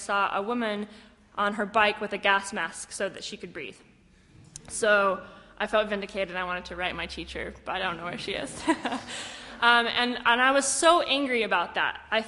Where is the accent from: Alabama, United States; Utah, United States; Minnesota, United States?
Utah, United States; Salt Lake City; And my story, or one of my stories, is that I come from Salt Lake City.